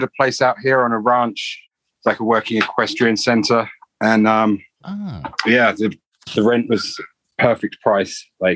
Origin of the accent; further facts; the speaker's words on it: London, United Kingdom; also born or lived in Southwest Wales; I was born in Wales, Southwest Wales, because dad was Welsh. Mum's from London. So I was born in Southwest Wales, and then they moved to London when I was about 2 years old. So it's Southwest London, Wimbledon area. And yeah, I was there until, I guess, 2004.